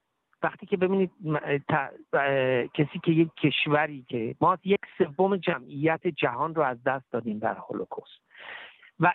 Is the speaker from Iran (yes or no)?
yes; Iran; به عنوان یک اسرائیلی میگم و به عنوان یک ایرانی میگم